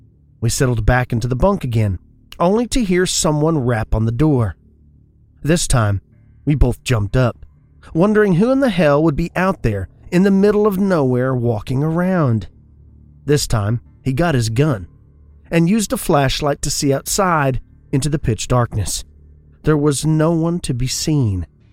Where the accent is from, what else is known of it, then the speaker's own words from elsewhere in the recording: Texas, United States; it took place in my home state of Texas, so it immediately held my attention.